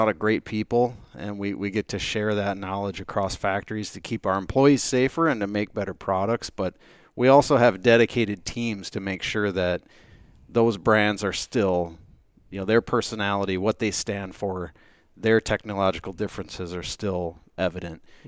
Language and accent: English; Saint Paul, Minnesota, United States; But I've been born and raised in St. Paul.